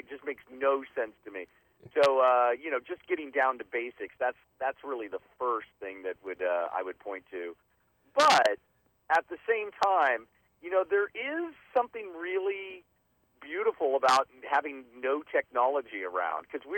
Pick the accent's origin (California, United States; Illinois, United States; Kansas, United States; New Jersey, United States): Kansas, United States; I grew up in Kansas, and I remember growing up learning about them.